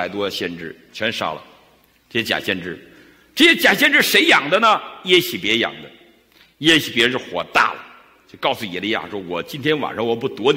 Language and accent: Chinese; China; 那过去的时候，我们这个弥赛这个词儿，我们中国人也用过，用过没有？